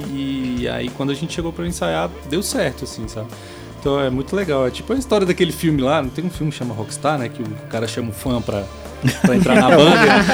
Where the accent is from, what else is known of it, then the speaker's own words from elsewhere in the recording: Taguatinga, Federal District, Brazil; porque eu sou de Taguatinga, então a gente dá valor nisso.